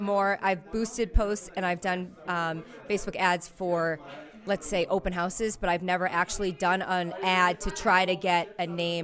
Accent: Cape Cod, Massachusetts, United States; I'm from Cape Cod, Massachusetts.

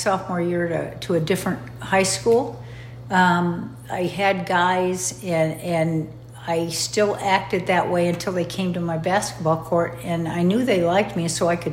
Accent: South Bend, Indiana, United States; South Bend, Indiana. I was the third of seven kids.

